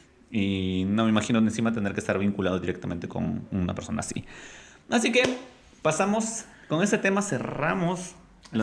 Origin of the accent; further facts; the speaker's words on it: Trujillo, La Libertad, Peru; Es de Trujillo, yo soy de Trujillo.